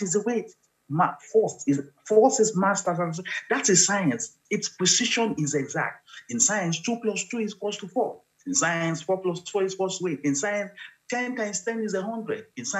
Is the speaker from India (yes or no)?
no; Ibadan, Oyo, Nigeria; I grew up in Ibadan, and I used to play table tennis when we were young.